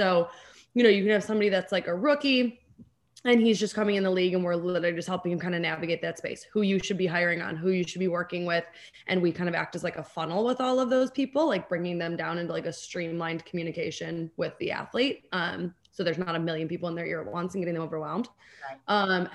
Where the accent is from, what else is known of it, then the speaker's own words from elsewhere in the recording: Chicago, Illinois, United States; also born or lived in Los Angeles; I'm from Chicago. So I always like booking Chicago trips